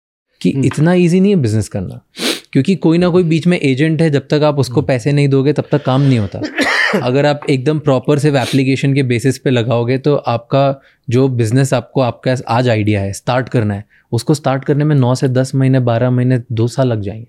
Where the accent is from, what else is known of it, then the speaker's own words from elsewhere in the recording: Indore, Madhya Pradesh, India; at least मैं इंदौर से आता हूँ